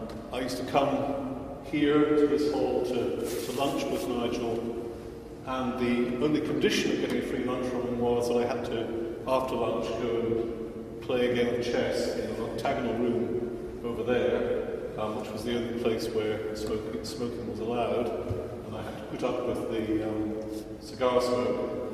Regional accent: Aberdeen, Scotland, United Kingdom; now in Cambridge, United Kingdom; because I grew up in Aberdeen

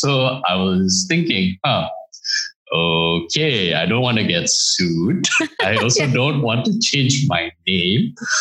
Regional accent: Singapore; most of my life, I grew up in Singapore, a developed country with a melting pot of cultures

